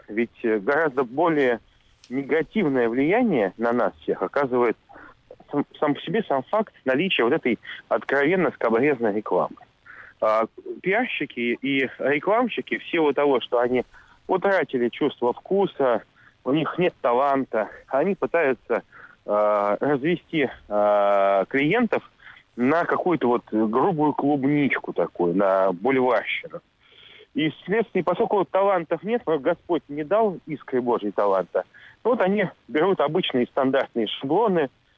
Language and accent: Russian; Saint Petersburg, Russia; Знаете, я вот вырос в Ленинграде, в Петербурге